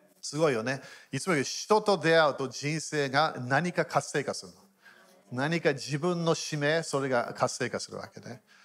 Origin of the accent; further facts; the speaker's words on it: United Kingdom; Japanese is a second language; 23度、暑い、23度、ごめん、イギリス人なのでごめんね、寒いのが好きなんだよね。